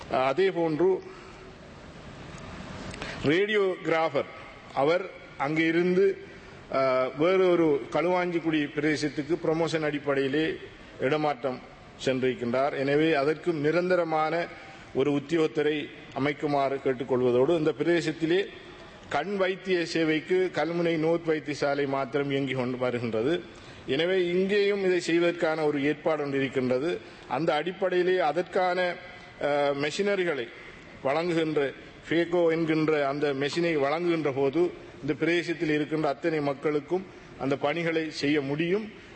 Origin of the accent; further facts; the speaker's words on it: Nintavur, Eastern Province, Sri Lanka; எனது சொந்த ஊராக இருக்கின்ற நிந்தவூர்